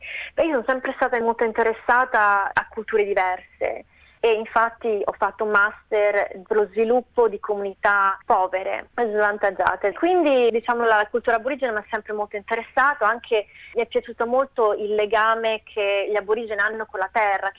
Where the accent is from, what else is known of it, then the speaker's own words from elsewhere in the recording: Sardinia, Italy; Mi hanno ispirato anche loro al mio lavoro attuale, a riscoprire la mia terra e a usare questa forza interiore che loro hanno e che noi sardi abbiamo anche.